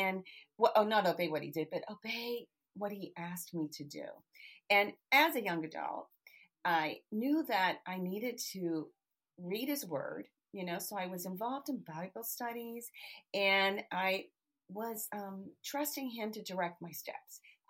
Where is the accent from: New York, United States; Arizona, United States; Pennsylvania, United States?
Pennsylvania, United States; They used to have these Christian festivals, and I'm from Pennsylvania.